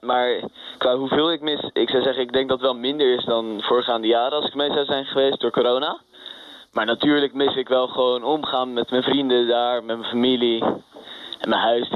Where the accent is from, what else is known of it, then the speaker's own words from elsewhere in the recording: Hilversum, North Holland, Netherlands; Ik kom uit Hilversum.